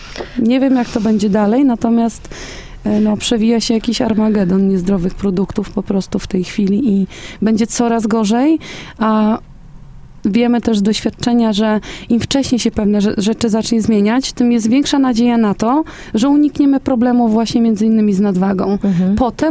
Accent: Chotomów, Masovian Voivodeship, Poland; Ja pochodzę z Chotomowa, niedaleko Legionowa, mała wieś i też tam mamy lokalne sklepy

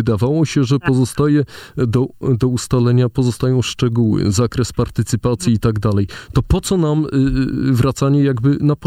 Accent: Warsaw, Masovian Voivodeship, Poland; mimo że się wychowywałem w Ogrodzie Saskim

